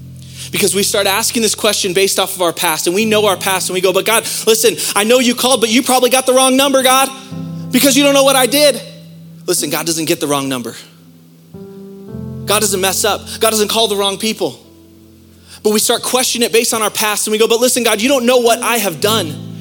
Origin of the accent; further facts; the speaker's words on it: San Diego, California, United States; I remember when I was a kid, I grew up in San Diego, and in San Diego, people have swimming pools in their backyard, right?